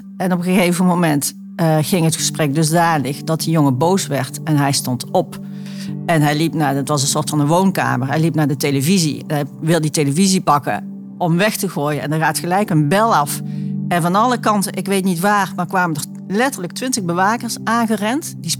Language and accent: Dutch; France; Toen lag Frans een beetje voor de hand, omdat ik uit Frankrijk kwam.